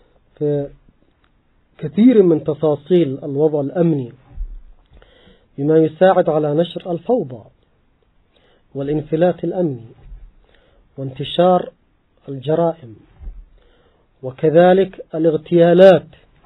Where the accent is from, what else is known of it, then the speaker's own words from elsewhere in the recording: Yemen; حتى مثلا عندنا في اليمن سعوا إلى هذا